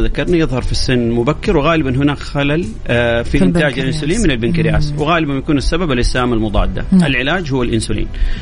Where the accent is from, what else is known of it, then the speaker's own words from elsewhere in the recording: Saudi Arabia; بالنسبة عندنا في السعودية تقريبا حسب آخر تصنيف من الاتحاد العالمي للسكري النسبة تصل 18.7%